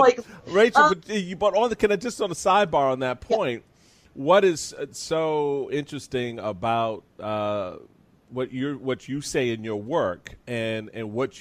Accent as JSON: {"language": "English", "town": "Washington", "region": "District of Columbia", "country": "United States", "tie": "born or raised there", "said": "I grew up in Washington, D.C."}